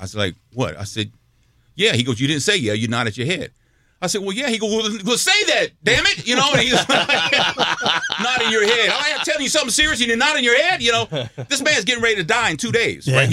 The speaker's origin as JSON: {"language": "English", "town": "Galveston", "region": "Texas", "country": "United States", "tie": "born or raised there", "said": "When I was a kid, I grew up in Texas and in Galveston."}